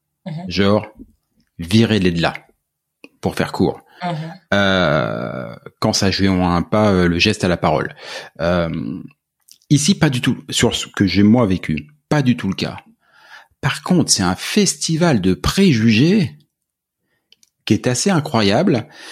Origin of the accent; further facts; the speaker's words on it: France; now in Canada; moi je viens de France